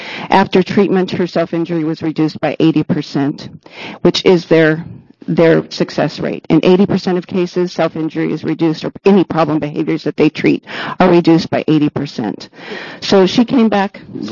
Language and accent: English; Salem, Oregon, United States; I'm from Salem, Oregon.